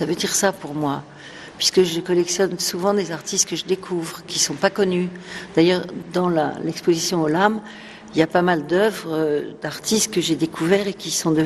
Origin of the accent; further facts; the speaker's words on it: Versailles, Île-de-France, France; d'être élevée dans le parc de Versailles, puisque je suis née à Versailles, j'allais au parc tout le temps, petite